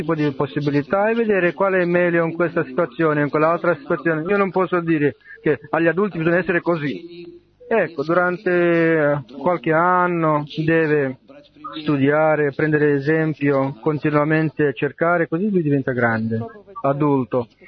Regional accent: Sweden; Italian is a second language; vengo dalla Svezia.

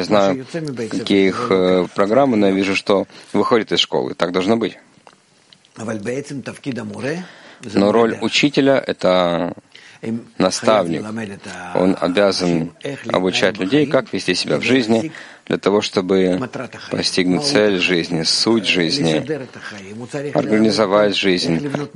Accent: Lithuania; now in Israel; Когда я приехал в Израиль, я приехал из Литвы.

